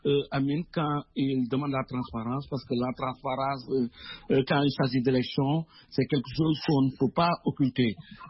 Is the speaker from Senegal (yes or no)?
yes; Senegal; C'est vrai que je suis Sénégalais, c'est mon compatriote.